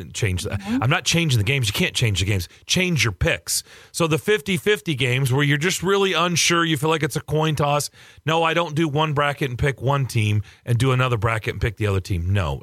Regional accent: Lexington, Kentucky, United States; that's a true story, Kara. That is growing up in Lexington, Kentucky. We didn't grow up with hockey.

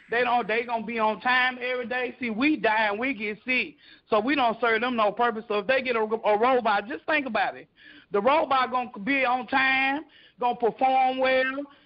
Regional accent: Shreveport, Louisiana, United States; And I'm from Shreveport, Louisiana.

